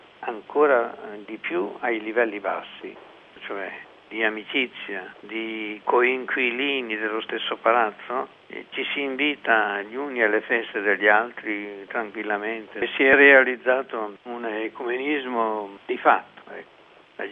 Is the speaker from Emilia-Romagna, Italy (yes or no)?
yes; Emilia-Romagna, Italy; io sono un emiliano